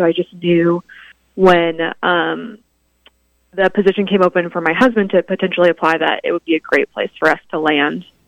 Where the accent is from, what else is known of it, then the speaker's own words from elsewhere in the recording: Independence, Kansas, United States; moved away as an adult; I grew up in Independence, Kansas, right down there in that southeast corner. I lived there all of my young life, and then I moved to Emporia to pursue my undergraduate degree in theater.